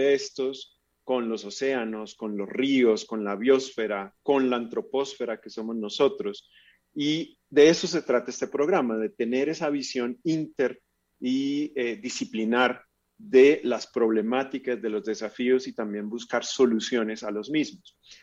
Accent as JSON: {"language": "Spanish", "town": "Zapatoca", "region": "Santander", "country": "Colombia", "tie": "born there", "said": "yo nací en Zapatoca, Santander, un pueblito cerca de Bucaramanga, sin embargo no soy tacaño como suelen conocer a los zapatocas."}